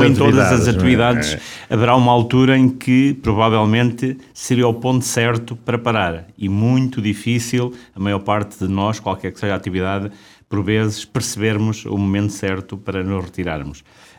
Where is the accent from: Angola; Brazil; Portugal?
Portugal; Amial do Campo, Centro; born there; eu nasci numa aldeia aqui perto de Coimbra, que é o Amial do Campo, a cerca de 12 quilómetros de Coimbra